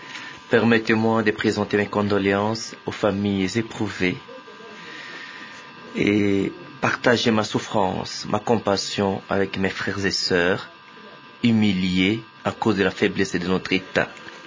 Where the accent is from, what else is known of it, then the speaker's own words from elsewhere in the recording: Kinshasa, DR Congo; je suis lui de Kinshasa